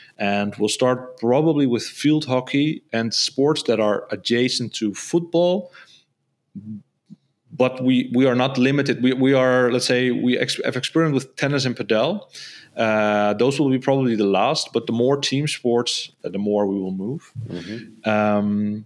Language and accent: English; Friesland, Netherlands; I'm from the Netherlands and I'm from the northern part of the Netherlands, which is called Friesland.